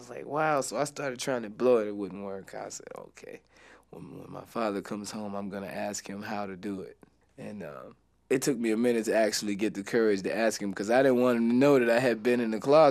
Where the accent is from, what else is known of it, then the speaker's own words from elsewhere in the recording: Waco, Texas, United States; born there; Right. I was born in Waco.